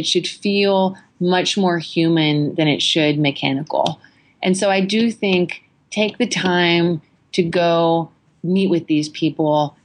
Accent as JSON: {"language": "English", "town": "Canton", "region": "Ohio", "country": "United States", "tie": "born or raised there", "said": "whether I'm in Australia or I'm in the UK or I'm here in Austin or even Canton, Ohio, my hometown."}